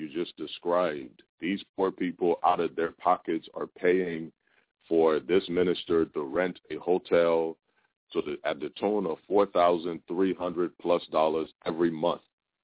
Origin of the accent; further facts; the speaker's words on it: Liberia; moved away; you're listening to a brother of yours born and raised in Liberia, left Liberia just before the war by God's grace